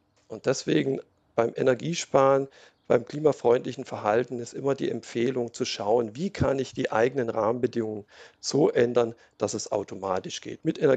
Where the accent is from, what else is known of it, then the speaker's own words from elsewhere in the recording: Baden-Württemberg, Germany; Ich komme aus der Gegend vom Kaiserstuhl.